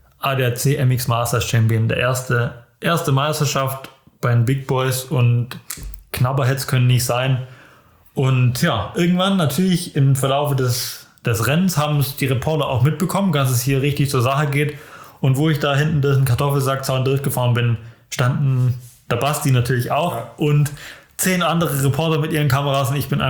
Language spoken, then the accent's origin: German; Germany; ich als Deutscher natürlich, beziehungsweise ja fast schon oder damals eigentlich schon halbes Heimrennen.